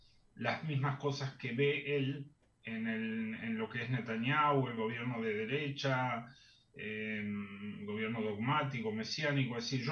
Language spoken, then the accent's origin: Spanish; Uruguay; a nosotros, como sudamericanos, como uruguayos, nos cuesta mucho ver